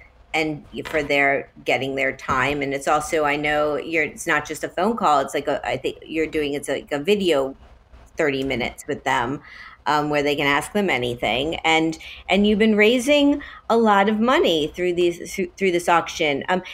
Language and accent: English; Miami, Florida, United States; Hey, it's my hometown.